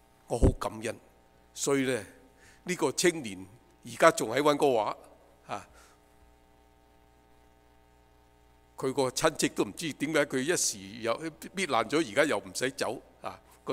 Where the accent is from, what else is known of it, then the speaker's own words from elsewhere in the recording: China; 第二个就是我们中国人，中国人我们是一个礼仪之邦